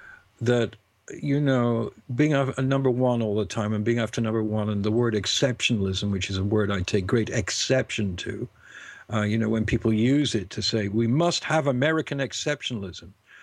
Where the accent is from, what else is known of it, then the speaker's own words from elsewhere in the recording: United Kingdom; being British and stupid, as soon as I met him, I put out my hand and shook hands with him.